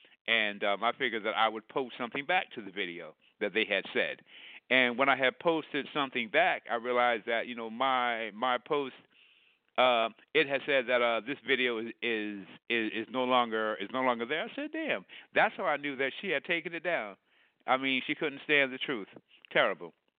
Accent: New York, United States; I'm a New Yorker. No way in heaven or hell or what's in between would I vote for Hillary Clinton

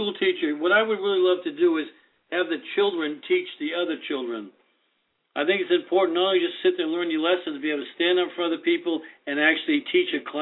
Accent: Boston, Massachusetts, United States; I'm a Catholic kid. I'm from Boston. I studied Latin.

